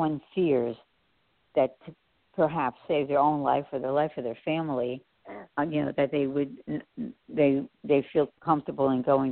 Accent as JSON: {"language": "English", "country": "Venezuela", "said": "I'm from Venezuela"}